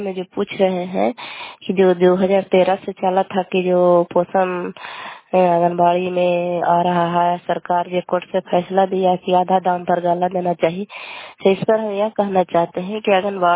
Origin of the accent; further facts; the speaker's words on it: Belchhi, Bihar, India; घर कल्याणपुर बाली बेलछी पंचायत से बोल रहे हैं। प्रखंड चंदी जिला नालंदा का निवासी हूँ।